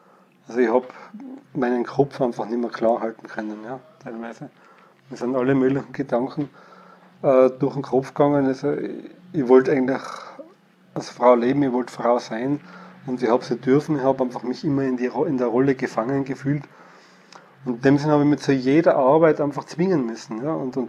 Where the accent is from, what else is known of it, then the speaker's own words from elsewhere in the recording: Innsbruck, Tyrol, Austria; ich komme aus Innsbruck, wie ich schon eingangs erwähnt habe, bin dort in die Handelsakademie gegangen